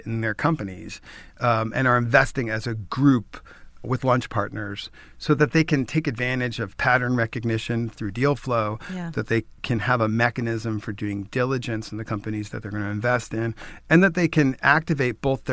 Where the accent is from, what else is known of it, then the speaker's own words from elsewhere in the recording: New York, United States; I'm a New Yorker.